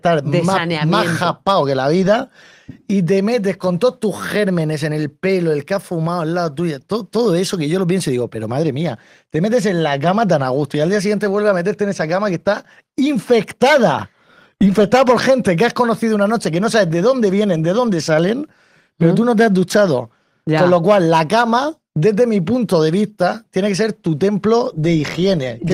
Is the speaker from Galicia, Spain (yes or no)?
no; La Ñora, Region of Murcia, Spain; de La Añora, región de Murcia. Una pedanía que hay que ir a visitar por la Noria.